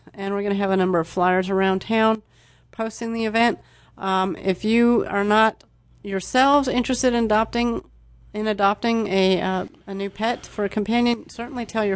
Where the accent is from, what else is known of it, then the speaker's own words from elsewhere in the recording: California, United States; Yes, I'm from the People's Republic of California originally.